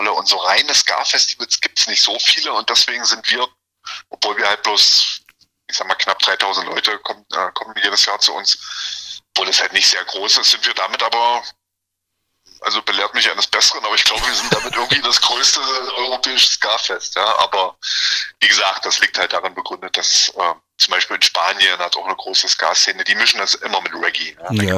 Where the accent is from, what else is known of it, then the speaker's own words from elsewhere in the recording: Dessau, Saxony-Anhalt, Germany; Also wir kommen aus Dessau, das ist ja gleich um die Ecke.